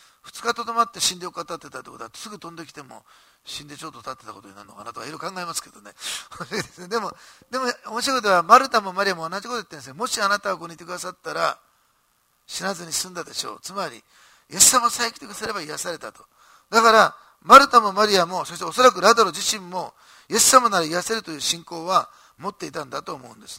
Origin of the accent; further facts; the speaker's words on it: Osaka, Japan; born there; で、私は大阪生まれで